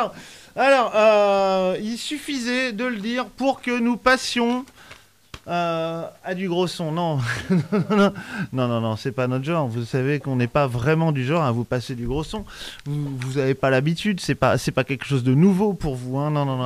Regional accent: United Kingdom; We're from United Kingdom.

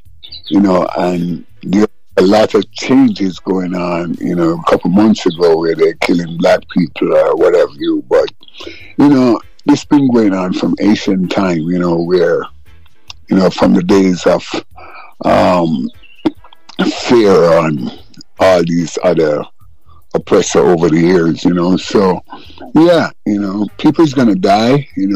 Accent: Kingston, Jamaica; But yeah, that's where I'm from. I'm from Kingston 13, you know, where it started.

